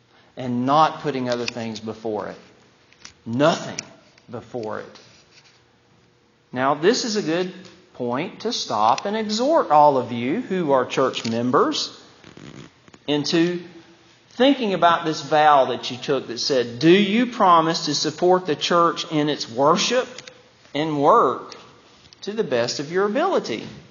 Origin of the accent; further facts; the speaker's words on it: Alabama, United States; I'm from Alabama.